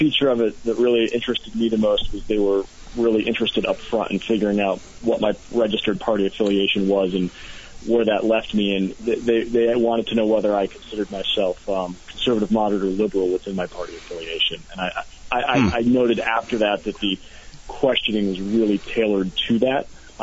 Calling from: Waterbury, Vermont, United States; I live in Waterbury, Dave.

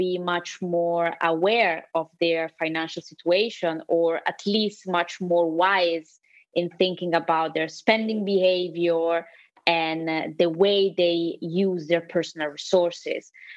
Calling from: Italy; I'm talking from Italy, and the economic situation for many people is it's quite tough at the moment.

